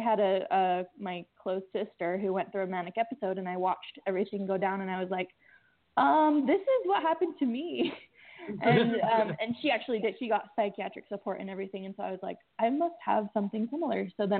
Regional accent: Mountain West, United States; So I am from the Rocky Mountains in the Mountain West, and I grew up here.

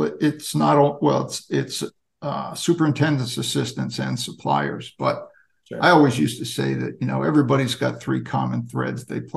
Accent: New Jersey, United States; I grew up in New Jersey, and there was only one high school team in the entire state

